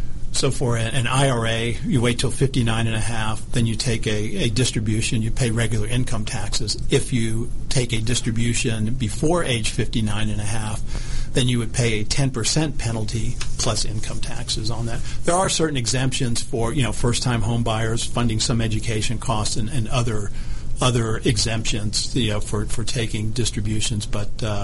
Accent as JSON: {"language": "English", "town": "Huntsville", "region": "Alabama", "country": "United States", "tie": "born or raised there", "said": "You know, I grew up in Alabama, grew up in Huntsville, Alabama. Went to school in New York City, so that in itself was a good experience."}